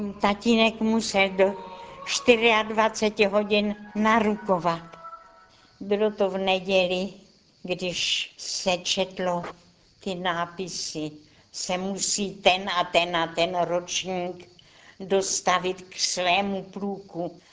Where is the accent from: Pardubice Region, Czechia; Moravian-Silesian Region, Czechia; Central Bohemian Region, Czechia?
Central Bohemian Region, Czechia; Třebsko; Z dětství si pamatuju ve Třebsku, okres Příbram.